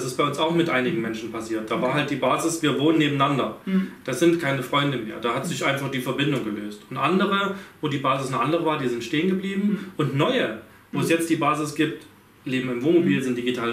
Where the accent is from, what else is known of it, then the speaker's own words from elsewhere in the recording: Germany; durch gerade wir als Deutsche, die ja überall eigentlich hinreisen können